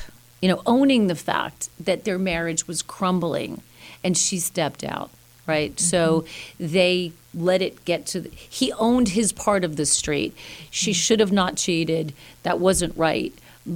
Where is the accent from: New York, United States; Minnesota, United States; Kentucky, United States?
New York, United States; Because, listen, I can be really tough. I'm a New Yorker.